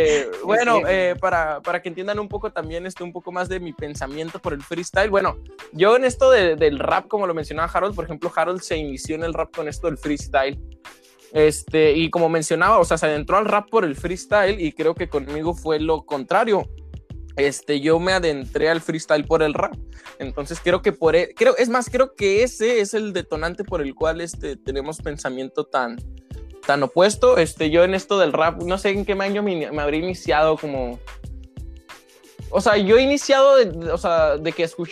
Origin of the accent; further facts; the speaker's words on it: Delicias, Chihuahua, Mexico; yo soy de Ciudad Delicias, Chihuahua, de un municipio que ni siquiera estoy seguro si existe. Solamente mi acta de nacimiento dice que aquí nací.